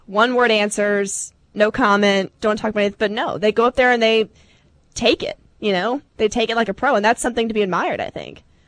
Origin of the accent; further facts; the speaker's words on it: Atlanta, Georgia, United States; I came from Atlanta, so, I mean, not that, like, I was never a diehard Falcons fan